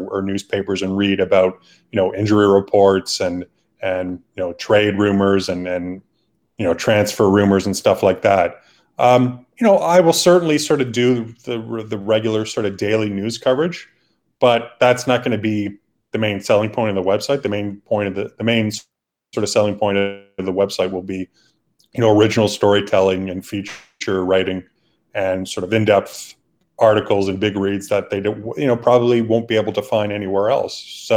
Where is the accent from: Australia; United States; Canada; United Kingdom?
Canada; as a Canadian, it's pretty, I think it's pretty unthinkable that a guy like him, a Canadian, is one of the most influential and powerful figures in international soccer